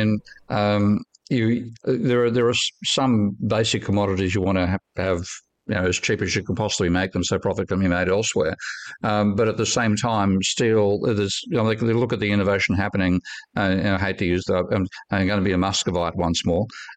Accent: Australia; now in United Kingdom; that's one thing I experienced when I moved to the UK from Australia, because in Australia, if you're renting a place, the landlord pays the council tax.

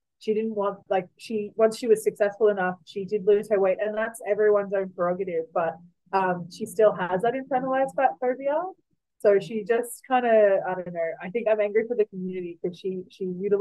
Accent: Newcastle, New South Wales, Australia; I grew up in Newcastle. I like the beach. I like the heat.

